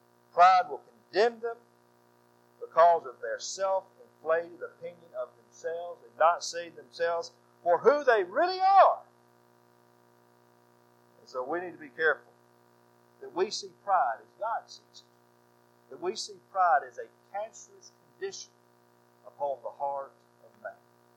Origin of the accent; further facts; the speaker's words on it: Anderson, Alabama, United States; I might say that I'm proud to be an Andersonian, because I'm from Anderson. We're proud. We're proud to be Alabamians